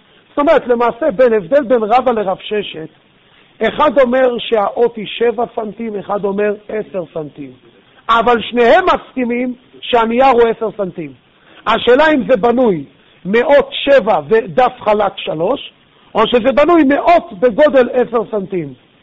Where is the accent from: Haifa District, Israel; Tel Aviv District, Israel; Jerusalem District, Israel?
Jerusalem District, Israel; Jerusalem; לי יש פה גם קרשים, כי אני גדלתי בירושלים